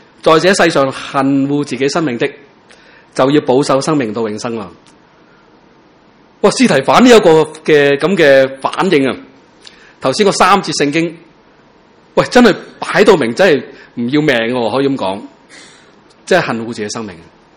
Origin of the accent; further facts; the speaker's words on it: Hong Kong; 即如果你说我们香港人，我们就说他什么不懂做啦